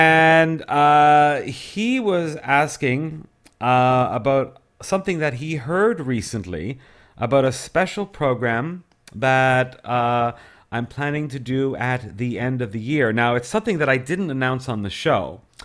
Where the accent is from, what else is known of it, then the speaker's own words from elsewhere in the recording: Montreal, Quebec, Canada; my hometown of Montreal, Quebec, Canada. And I actually ran into him a few times when I was living in Montreal many, many years ago.